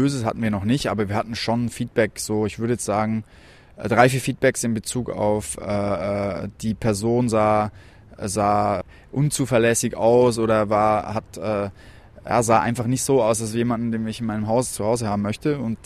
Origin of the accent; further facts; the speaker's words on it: Switzerland; now in Germany; Ich komme aus der Schweiz ursprünglich